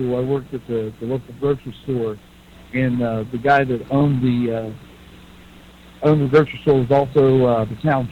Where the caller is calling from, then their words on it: South Korea; I'm calling from Yosin, South Korea.